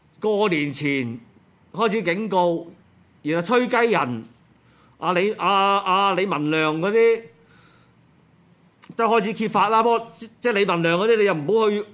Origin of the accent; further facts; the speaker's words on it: Hong Kong; 我哋香港可以即係香港人可以即係做到